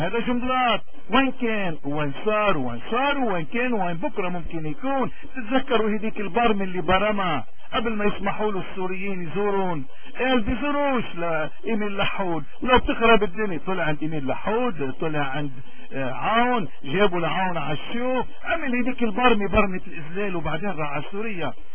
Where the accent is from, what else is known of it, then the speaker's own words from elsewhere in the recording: Lebanon; ولكن نحن كلبنانيين بهمنا يضل في شيء اسمه لبنان